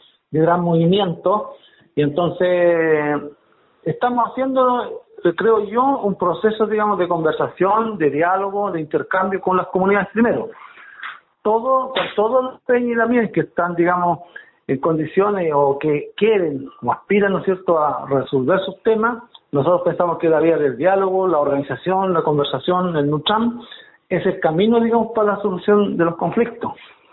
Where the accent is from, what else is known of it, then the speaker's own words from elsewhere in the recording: Tromen Bajo, Chile; Yo vengo de la comunidad de Tromen Bajo. Que está en el kilómetro 16, camino